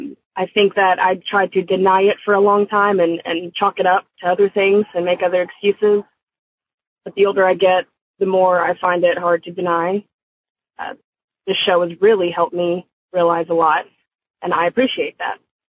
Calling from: Dallas, Texas, United States; I'm calling from Dallas, Texas.

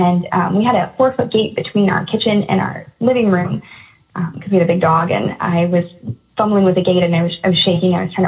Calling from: Iowa, United States; I'm calling from Iowa.

